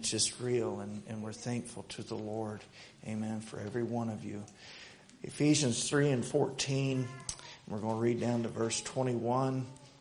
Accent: Oklahoma, United States; And we come from Oklahoma

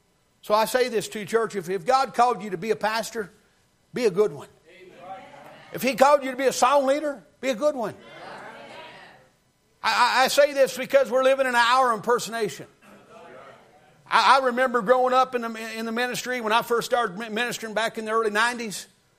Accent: the South, United States; I guess I could say Brother Dale and I, we're country boys from the South.

